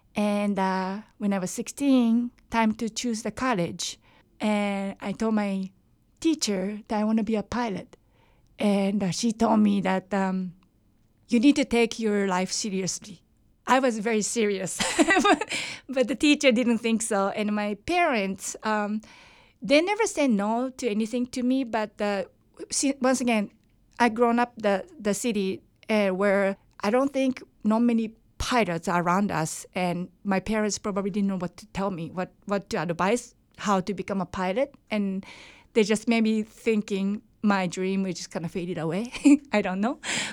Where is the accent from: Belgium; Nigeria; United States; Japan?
Japan; English is a second language; Yes, I was born and raised in Japan.